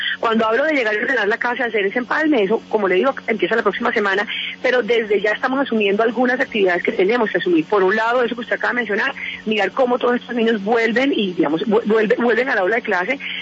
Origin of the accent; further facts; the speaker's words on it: Barranquilla, Atlántico, Colombia; no solamente soy costeña o barranquillera, porque allá nací y crecí, sino que también tengo familia guajira.